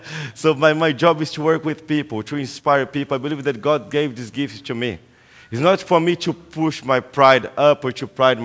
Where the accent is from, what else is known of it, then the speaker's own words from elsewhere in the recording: Brazil; English is a second language; I'm from Brazil.